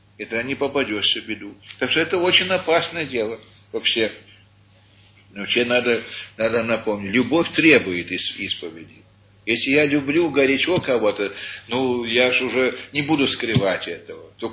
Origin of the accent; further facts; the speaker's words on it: United States; я из Америки, так что как в Америке там, проверок всяких делают больше